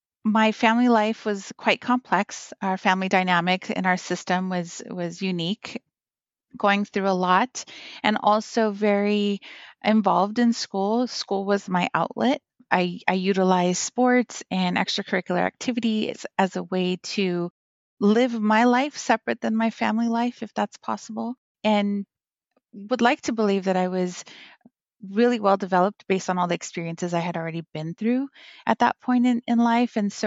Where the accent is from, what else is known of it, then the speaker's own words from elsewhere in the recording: Rosemead, California, United States; Yes, I went to Rosemead High School. I'm from Rosemead, California, and I went to school between the years of 1995 to 1999.